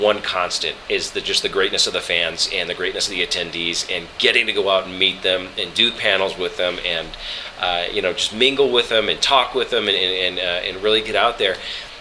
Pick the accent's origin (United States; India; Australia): United States; Los Angeles, California; And I said, "Well, no, I'm from Los Angeles."